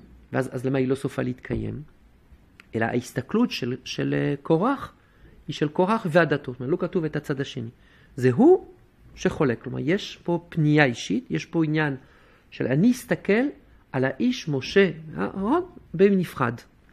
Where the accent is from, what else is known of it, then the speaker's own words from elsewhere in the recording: France; now in Israel; מאיפה שבאתי לפני 20 שנה מצרפת